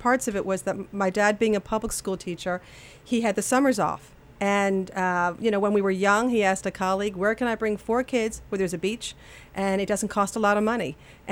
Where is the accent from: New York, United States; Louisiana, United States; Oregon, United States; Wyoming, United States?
New York, United States; Yonkers; I grew up in Yonkers, which is north of New York City. Mm-hmm. You know, modest upbringing.